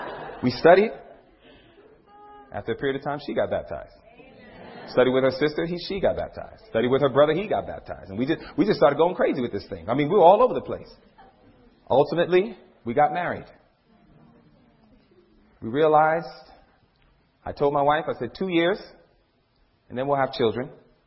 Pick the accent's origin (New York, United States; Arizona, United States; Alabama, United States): New York, United States; I never cut no tree. I'm from New York. I never cut a tree.